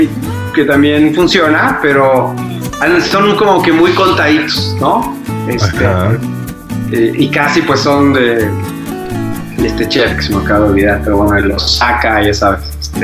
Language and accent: Spanish; Hidalgo, Mexico; Mira, nosotros también, digo, somos mexicanos y aquí, pues comemos saltamontes, de todo